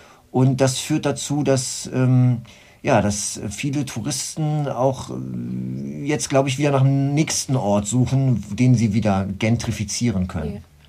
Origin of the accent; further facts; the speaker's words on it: Berlin, Germany; uns Berliner